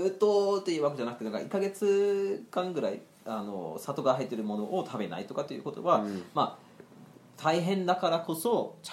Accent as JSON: {"language": "Japanese", "town": "Frankfurt", "region": "Hesse", "country": "Germany", "said": "今27で、で30歳になる年に、僕ねフランクフルト出身だとみんな覚えてるかもしれないんだけど、うん、フランクフルト出身で、"}